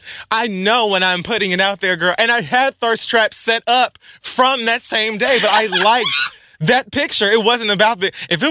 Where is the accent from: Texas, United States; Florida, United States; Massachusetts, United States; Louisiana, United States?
Florida, United States; Miami; That was about the environment and the beauty of my hometown, Miami, Florida, Dade County 305.